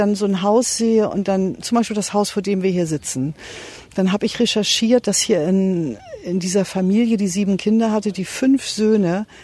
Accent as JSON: {"language": "German", "region": "Lower Saxony", "country": "Germany", "tie": "born or raised there", "lives_now": "Sylt, Germany", "said": "vielleicht kennen viele noch den Ort Stade mit dem ersten Kernkraftwerk. Das ist mein Geburtsort und dann bin ich groß geworden auf einem Obsthof, wie sich das gehört im alten Land."}